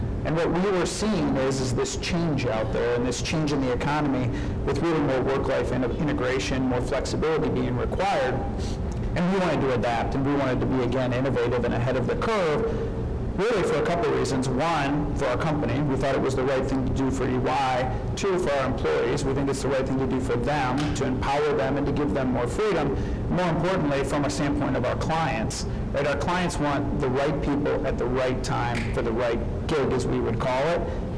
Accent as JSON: {"language": "English", "region": "Ohio", "country": "United States", "moved": "as an adult", "lives_now": "Detroit, United States", "said": "I'm not initially from Detroit. I'm initially from Ohio, and coming here in 04"}